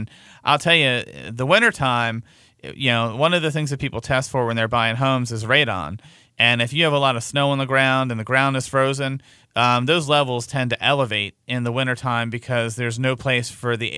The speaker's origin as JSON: {"language": "English", "town": "Baltimore", "region": "Maryland", "country": "United States", "tie": "born or raised there", "said": "those old school, I grew up in Baltimore City, radiator heat."}